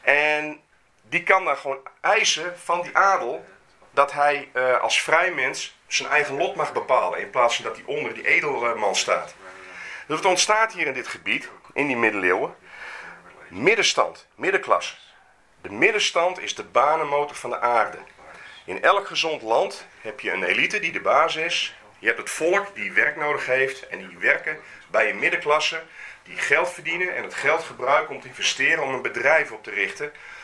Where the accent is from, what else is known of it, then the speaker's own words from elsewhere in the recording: Friesland, Netherlands; Hier, wij zijn nou hier, wij zijn Friezen hier, en hier had je al het oud-Fries recht.